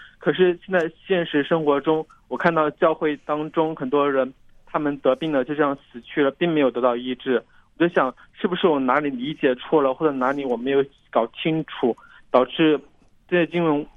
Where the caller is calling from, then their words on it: Hubei, China; 我是从湖北打来的